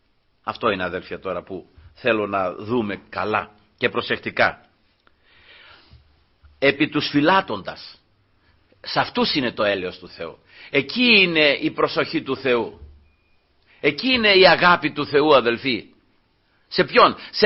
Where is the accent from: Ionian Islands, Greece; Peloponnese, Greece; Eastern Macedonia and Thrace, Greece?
Peloponnese, Greece; Τώρα είμαι στα μέρη εκεί που μεγάλωσα, αδελφοί, στα χωριά μου εκεί, στη Μάνια, εκεί εργάζομαι